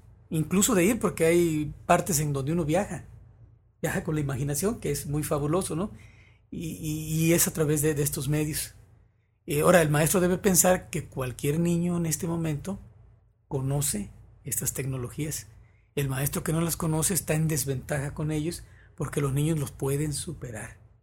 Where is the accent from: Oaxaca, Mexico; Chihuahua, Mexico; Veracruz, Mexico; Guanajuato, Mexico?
Veracruz, Mexico; El Higo; Y para eso ya había tenido una experiencia anterior con mi pueblo, es El Higo.